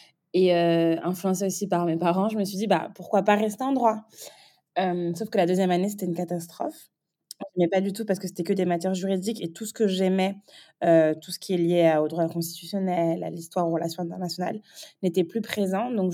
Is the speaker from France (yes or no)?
yes; France; j'ai 29 ans, je suis franco-camerounaise. Je suis née, j'ai grandi en France, mais j'ai toujours une attache très, très, très forte avec mon pays, le Cameroun. Je suis mariée en Sénégalais. J'ai grandi entourée de plusieurs types de diasporas différentes